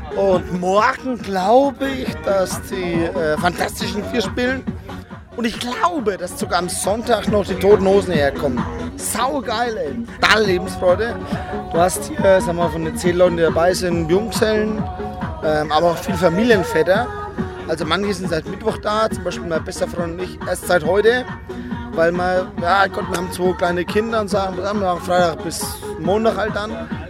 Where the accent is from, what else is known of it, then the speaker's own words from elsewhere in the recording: Unteressfeld, Bavaria, Germany; Wir kommen aus Unteressfeld. Das ist so irgendwie das nördlichste Grabfeld. Grabfeld ist so nördlichstes Bayern.